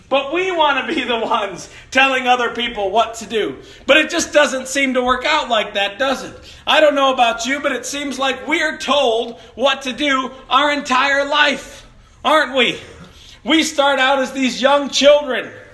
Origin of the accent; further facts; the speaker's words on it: Chicago, Illinois, United States; Folks, I grew up in Chicago. We bought our milk at the grocery store.